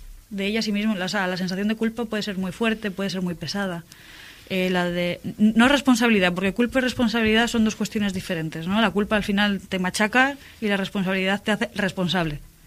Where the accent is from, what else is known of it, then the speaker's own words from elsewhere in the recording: Cantabria, Spain; Sí que es verdad que empieza en Bilbao y poco a poco me vuelvo a acercar a Cantabria, que es mi tierra.